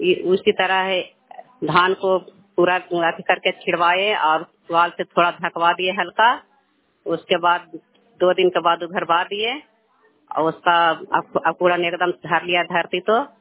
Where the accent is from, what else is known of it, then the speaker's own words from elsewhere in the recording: Bishunpur, Bihar, India; बिशुनपुर के रहने वाली हूँ। पोस्ट दाविघा थाना नगर नौसा जिला नालंदा के रहने वाली हूँ।